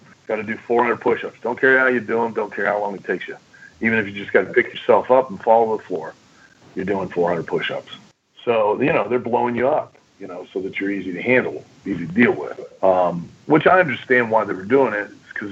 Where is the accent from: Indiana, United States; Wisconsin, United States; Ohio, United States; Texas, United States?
Ohio, United States; Lima; I grew up in Lima, Ohio. It's about an hour south of Toledo and an hour north of Dayton. It's out in the middle of nowhere.